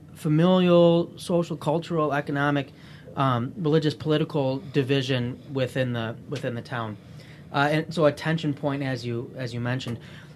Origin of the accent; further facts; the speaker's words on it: Livonia, Michigan, United States; We'll go with Livonia, my hometown.